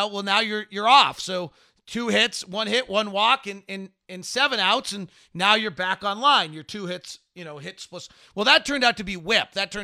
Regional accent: California, United States; I grew up in the Bay Area. My dad worked in Utah.

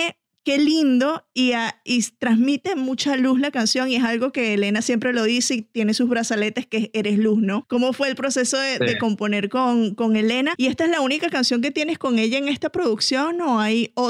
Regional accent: Venezuela; Y hasta yo, que soy venezolana, pero en Venezuela se escucha mucho vallenato, demasiado vallenato.

